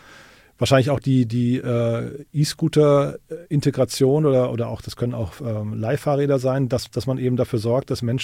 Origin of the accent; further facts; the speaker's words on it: Hesse, Germany; das Rhein-Main-Gebiet, wo ich herkomme